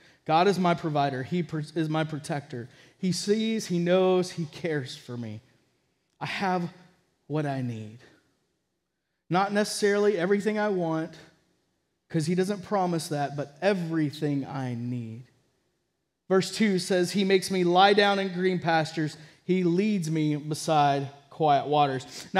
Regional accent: Texas, United States; I've had personal experience with that growing up in Texas.

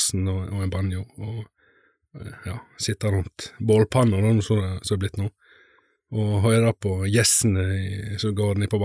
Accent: Kaupanger, Vestland, Norway; now in Rolsnes, Norway; Jeg er jo fra Kaupanger, fra Sogndal, så det er jo ikke, største plassen da. Men da jeg vokste opp på et byggefelt oppe i skogen der. Nå har jeg flyttet til Rolsnes på Skjærgården

